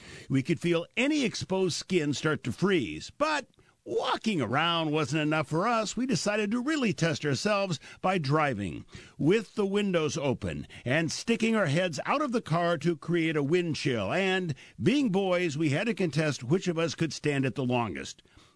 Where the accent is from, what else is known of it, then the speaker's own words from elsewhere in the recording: Iowa, United States; Yesterday, I told a friend it was 1 below in my hometown in Iowa